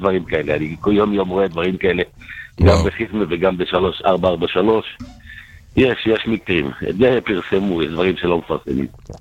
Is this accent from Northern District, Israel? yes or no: no; Jerusalem, Jerusalem District, Israel; אני ירושלמי.